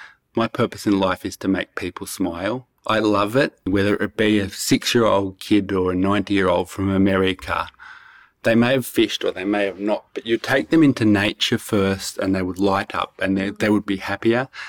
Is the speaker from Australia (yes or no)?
yes; Perisher Valley, New South Wales, Australia; I grew up in the Snowy Mountains in Perisher Valley in a ski resort.